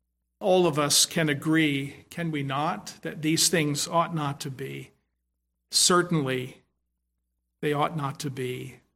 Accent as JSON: {"language": "English", "town": "Philadelphia", "region": "Pennsylvania", "country": "United States", "tie": "born or raised there", "said": "I grew up in Southwest Philadelphia."}